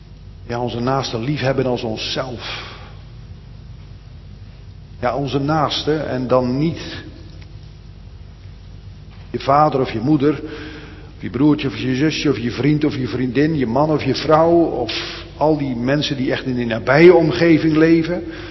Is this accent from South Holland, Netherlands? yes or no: yes; Rotterdam, South Holland, Netherlands; Ik weet nog wel uit mijn jeugd in Blijdorp.